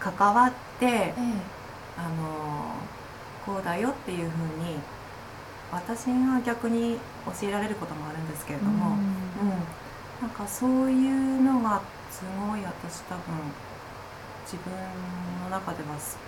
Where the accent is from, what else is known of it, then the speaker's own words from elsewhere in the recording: Toyama, Japan; 私も地元富山なので、